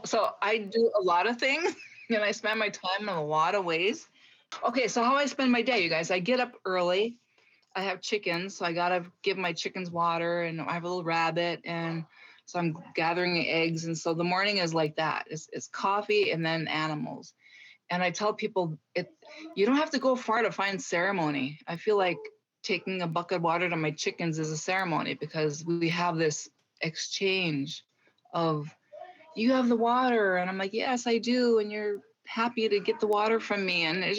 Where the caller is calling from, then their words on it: Deer River, Minnesota, United States; I am joining you from Deer River, Minnesota, on Leech Lake.